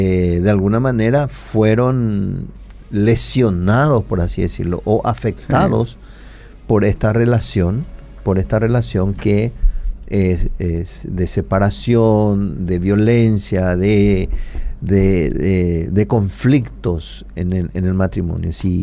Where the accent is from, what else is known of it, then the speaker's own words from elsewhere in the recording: Cuba; Yo soy cubano, chicos.